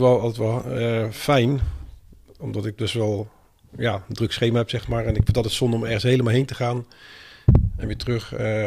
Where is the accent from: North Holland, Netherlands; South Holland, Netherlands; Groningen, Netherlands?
South Holland, Netherlands; The Hague; ik kom oorspronkelijk uit Den Haag